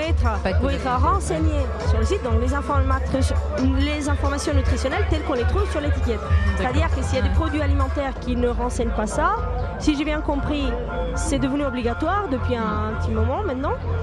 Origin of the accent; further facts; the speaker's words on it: Romania; moi je trouve mon pays à moi je viens de Roumanie, donc je trouve là les produits roumains